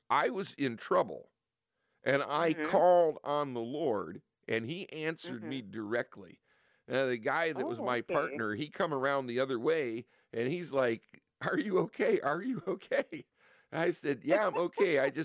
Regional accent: Midwest, United States; I'm from the Midwest, okay?

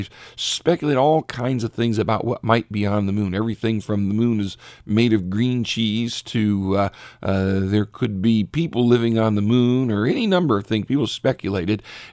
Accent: Richfield, Ohio, United States; I remember as a boy growing up in Richfield, Ohio, before too many of the lights were in the area, on a clear night, you could see the Milky Way

